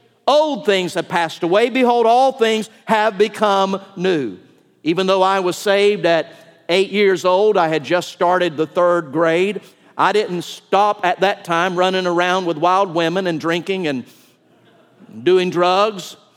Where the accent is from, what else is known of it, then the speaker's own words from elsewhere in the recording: Atlanta, Georgia, United States; born there; I was born on September the 8th, 19, none of your business. It was in Atlanta, Georgia, where my parents lived at the time, and I was born on their 7th anniversary.